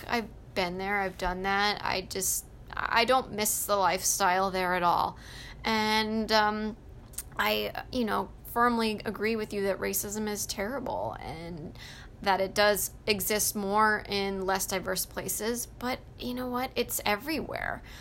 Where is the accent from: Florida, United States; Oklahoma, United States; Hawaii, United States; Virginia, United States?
Virginia, United States; I experienced racism growing up in Virginia, but that wasn't a motivator for me. If anything, it made me want to get away.